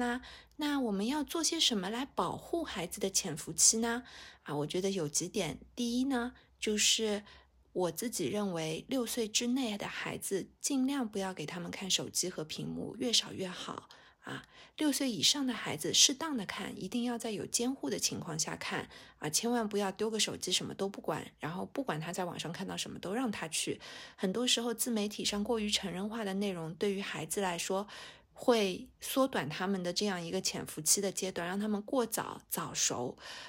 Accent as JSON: {"language": "Chinese", "region": "Shanghai", "country": "China", "accent": "Shanghainese", "said": "就我们上海话叫拎得清啊，"}